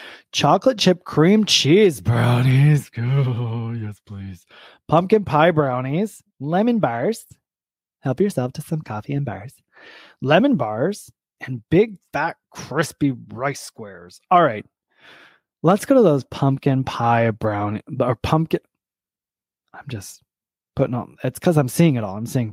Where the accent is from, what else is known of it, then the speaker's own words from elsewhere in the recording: Michigan, United States; I used to also say pop as a kid. I'm from Michigan, and now I say soda.